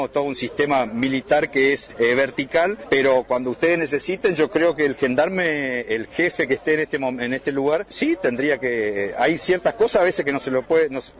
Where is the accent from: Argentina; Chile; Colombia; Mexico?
Argentina; somos argentinos